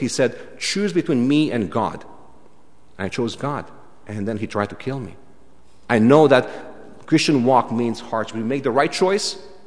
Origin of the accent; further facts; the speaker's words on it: Romania; The second thing, and you know me, I'm coming from Romania.